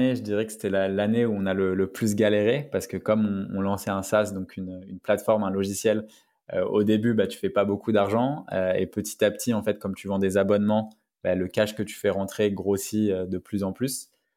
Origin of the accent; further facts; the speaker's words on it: Paris, Île-de-France, France; Ouais, alors je suis né à Paris, à la Gare du Nord, donc à la Riboisière. Donc j'ai grandi entre Barbès et Pigalle, donc Paris Nord.